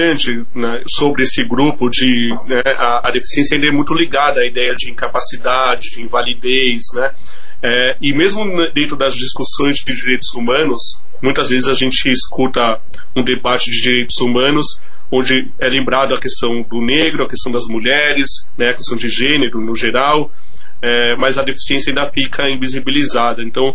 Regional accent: São Paulo, Brazil; moved away; E quando eu sou de São Paulo, e quando eu me mudei para cá

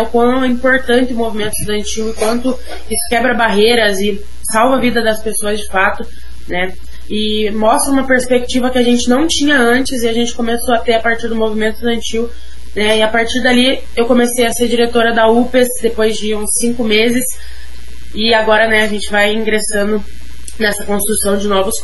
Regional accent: Paraná, Brazil; Sou do Paraná, sou fruto do movimento estudantil aqui do estado

